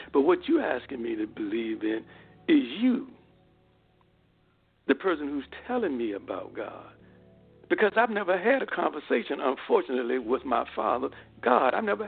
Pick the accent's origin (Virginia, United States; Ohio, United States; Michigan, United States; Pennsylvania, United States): Virginia, United States; back to the projects that I grew up in Gilpin Court